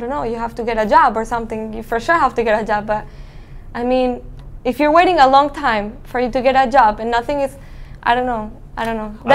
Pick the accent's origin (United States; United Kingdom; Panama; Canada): Panama; I'm from Panama, and I met someone from Montreal